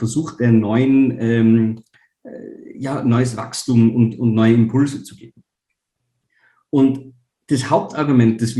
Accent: Tyrol, Austria; in meinem eigenen Bundesland, wo ich herkomme, in Tirol, ist die häufigste Heizform immer noch die Ölheizung.

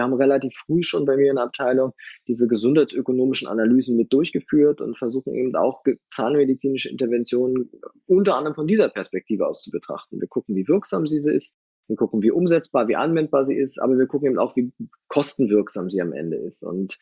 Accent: North Germany, Germany; Ich komme ja auch aus dem Norden.

